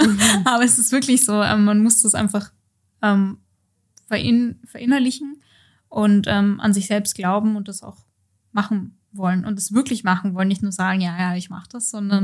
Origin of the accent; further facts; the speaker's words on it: Poland; German is a second language; Ich komme ursprünglich aus Polen